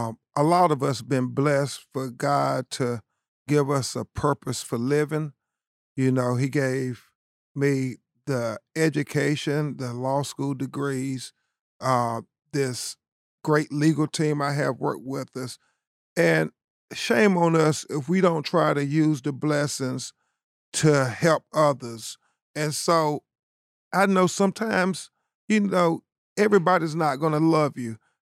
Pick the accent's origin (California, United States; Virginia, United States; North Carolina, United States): North Carolina, United States; Lumberton; when I was 9 years old, growing up in Lumberton, North Carolina, a little small rural southern town, being raised by my single mother who worked two jobs.